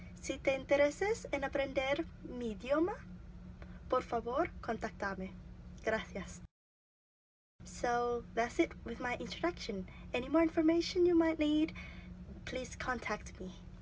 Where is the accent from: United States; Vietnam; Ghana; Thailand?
Thailand; English is a second language; I'm from Thailand.